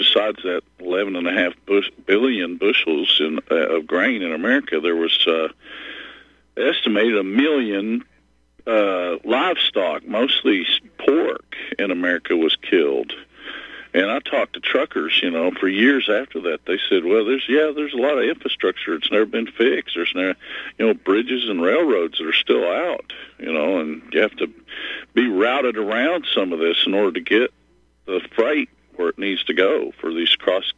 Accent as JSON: {"language": "English", "region": "Kentucky", "country": "United States", "tie": "born or raised there", "said": "Of course, I grew up here in Kentucky."}